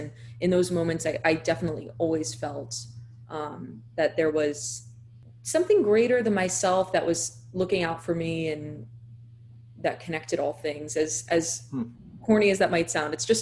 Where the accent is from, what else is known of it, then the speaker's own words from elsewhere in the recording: Brooklyn, New York, United States; So I grew up in Brooklyn Heights, which is a very artistic enclave of New York City.